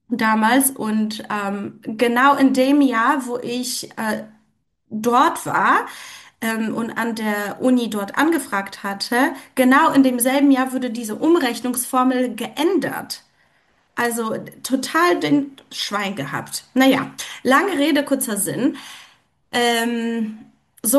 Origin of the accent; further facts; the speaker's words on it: Poland; German is a second language; moved away as an adult; now in Germany; ich komme ursprünglich aus Polen und ich bin tatsächlich erst nach meinem Abitur nach Deutschland gekommen und habe erst dann die Sprache gelernt. Also ich habe mit 19 mein Abi gemacht, bin dann nach Süddeutschland und habe bei einer Familie gelebt.